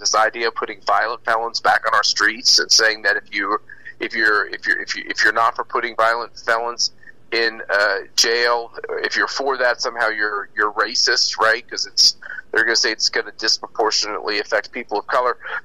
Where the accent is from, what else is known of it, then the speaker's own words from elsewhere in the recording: Houston, Texas, United States; also born or lived in Kansas; the America that I grew up with in Kansas and Houston, Texas, and the places I grew up